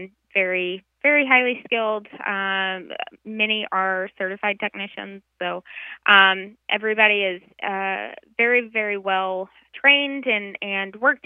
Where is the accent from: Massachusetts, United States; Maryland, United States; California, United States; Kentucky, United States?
Kentucky, United States; Paducah; So born and raised in Western Kentucky, a small, tiny little town called Paducah, Kentucky.